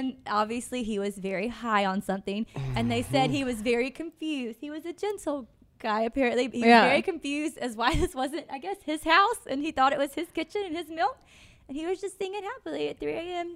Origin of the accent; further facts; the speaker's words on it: Mississippi, United States; also born or lived in Chicago, United States; Because I remember when I lived in Chicago, because I was born and raised in Mississippi.